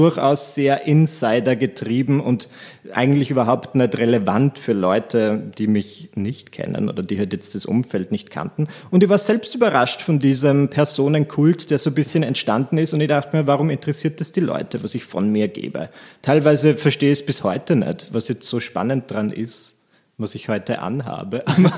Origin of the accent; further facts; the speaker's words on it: Burgenland, Austria; now in Vienna, Austria; In Wahrheit bin ich ein Burgenländer